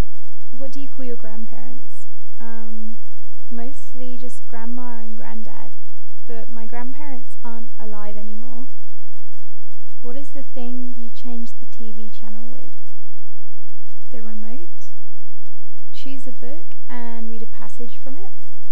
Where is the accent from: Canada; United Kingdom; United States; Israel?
United Kingdom; I am from the United Kingdom